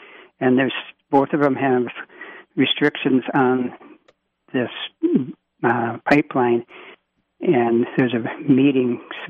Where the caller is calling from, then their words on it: South Dakota, United States; Say, I'm calling from Moody County, South Dakota.